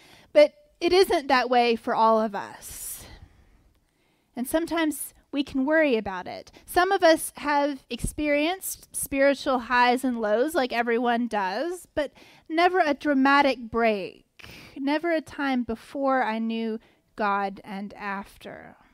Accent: the South, United States; I think especially growing up in the South, although I've never grown up anywhere else

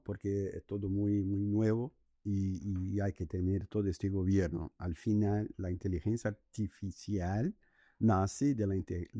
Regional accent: Mexico; Entonces, culturalmente somos latinos, pero geográficamente somos norteamericanos.

